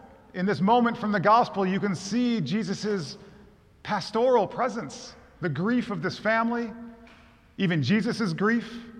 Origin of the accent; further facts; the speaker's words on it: Michigan, United States; I grew up in Michigan when the Detroit Pistons were pretty good.